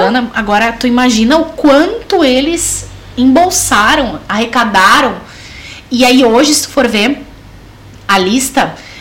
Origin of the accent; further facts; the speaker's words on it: Brazil; Porque o brasileiro, né, e nós somos brasileiras, nós estamos no meio, né?